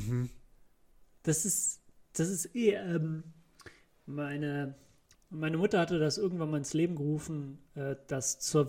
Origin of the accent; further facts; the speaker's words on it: Germany; dass ich als Deutscher noch Schweinedöner habe.